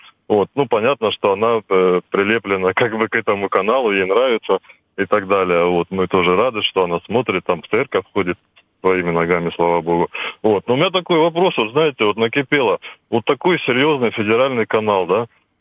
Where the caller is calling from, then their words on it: Rostov-on-Don, Rostov Oblast, Russia; я из Ростова-на-Дону.